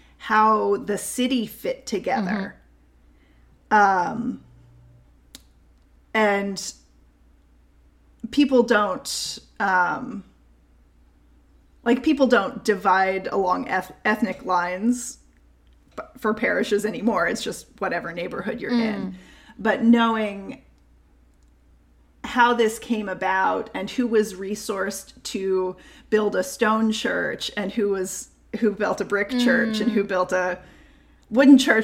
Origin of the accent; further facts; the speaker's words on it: Kentucky, United States; So I grew up in Kentucky and I didn't learn this until I was in seminary, but Louisville was the first inland Catholic diocese.